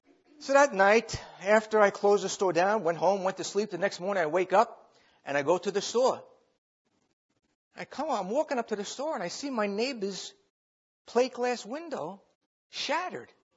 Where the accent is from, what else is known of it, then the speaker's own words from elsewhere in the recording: Babylon, New York, United States; well, I'm from New York, out in the island.